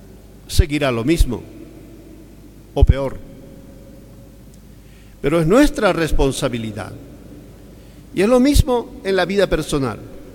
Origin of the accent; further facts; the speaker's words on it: Bolivia; si nosotros, como bolivianos, no apostamos a una conversión de esta situación que vivimos